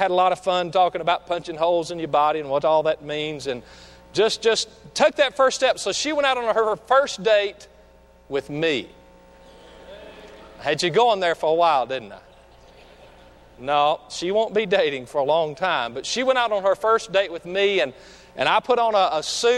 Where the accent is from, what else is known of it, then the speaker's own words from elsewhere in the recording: Lawrenceburg, Tennessee, United States; growing up in Lawrenceburg, Tennessee, we didn't even know existed.